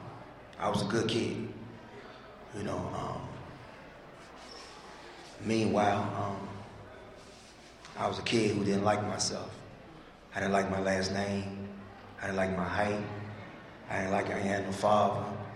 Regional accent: Washington, District of Columbia, United States; You know, I grew up in Washington, D.C., you know, and in a wonderful neighborhood.

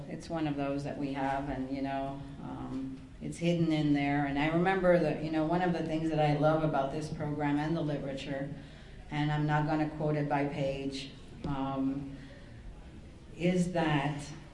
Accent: Canada; I'm originally from Canada, and I travel to Costa Rica regularly

